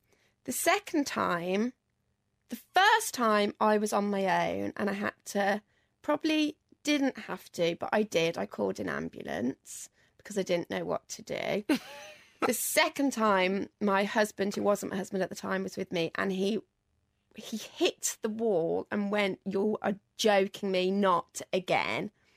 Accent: Birmingham, West Midlands, United Kingdom; So I'm Brummie.

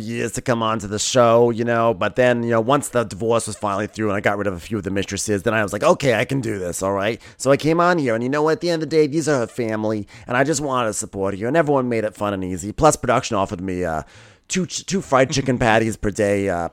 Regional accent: Australia; I'm Australian and didgeridoo.

